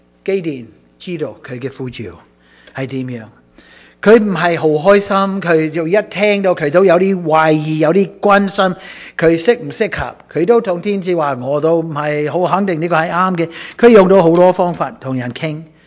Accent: United States; 我是美国来的

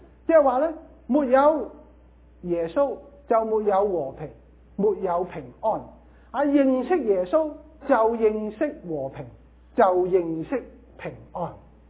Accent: Hong Kong; 我们香港人所说的 bumper 应该是 bumper

